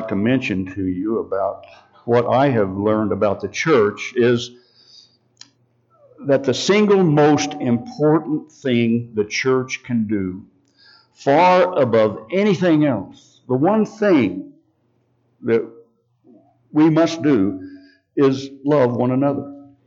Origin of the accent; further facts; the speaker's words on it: Bartlesville, Oklahoma, United States; She was raised in First Baptist Church, Bartlesville, Oklahoma, a great church. And I was raised in the First Nazarene Church, some blocks away from that church, the Baptist Church.